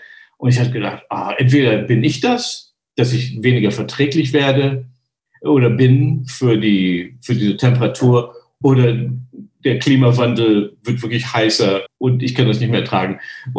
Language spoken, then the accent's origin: German; Dortmund, North Rhine-Westphalia, Germany; Zumindest nicht in Dortmund, wo ich aufgewachsen bin.